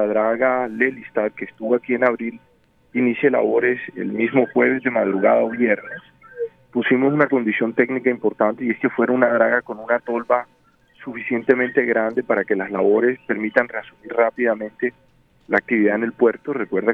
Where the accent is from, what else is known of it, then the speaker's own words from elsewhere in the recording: Barranquilla, Atlántico, Colombia; entiendo la indignación que tienen todos en la ciudad de Barranquilla. Como barranquillero la comparto.